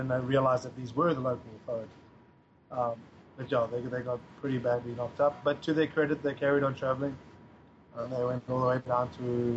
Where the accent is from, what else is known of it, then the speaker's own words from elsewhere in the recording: South Africa; Everyone thinks we're American anyway, so we've been treated pretty well. It's only after a while that they find out that we're South Africans, but everyone's been lovely to us.